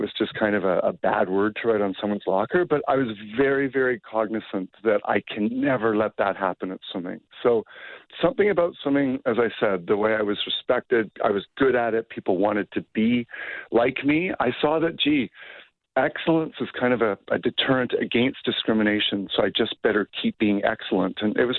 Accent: Calgary, Alberta, Canada; I only knew growing up in Calgary. So I wouldn't, you know, I didn't have an experience like growing up in a major metropolitan city like Paris or Toronto

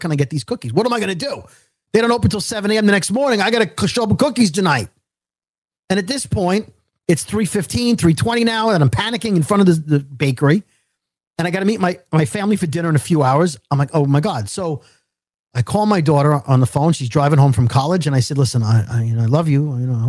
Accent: Brooklyn, New York, United States

